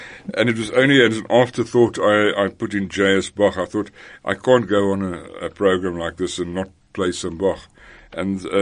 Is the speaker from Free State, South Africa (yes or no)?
yes; Kroonstad, Free State, South Africa; I grew up in Kroonstad, which is a curious town full of interesting people. And as most young kids in Kroonstad, I had some exposure to music via the schools, via family